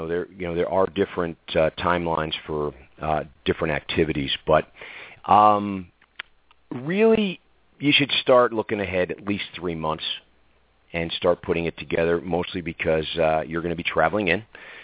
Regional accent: New Jersey, United States; now in Denver, United States; as a child, I'm originally from New Jersey, East Coast, Italian, and, grew up with the big family, the whole thing, and then was relocated to Denver, Colorado.

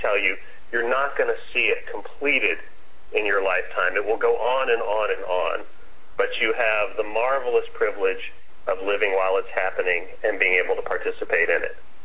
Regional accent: the South, United States; as a white man growing up in the South in the 70s, you saw the terrible cost of prejudice every day. I grew up in a historic black community

